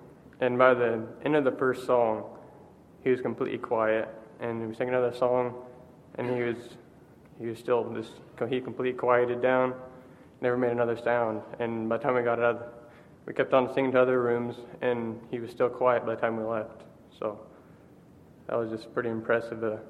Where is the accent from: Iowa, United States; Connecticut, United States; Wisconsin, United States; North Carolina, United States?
Iowa, United States; West Union; from West Union, Iowa.